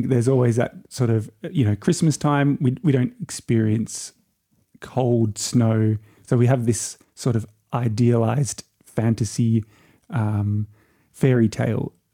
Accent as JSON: {"language": "English", "country": "Australia", "said": "I come from Australian summer and arrived in Austrian winter."}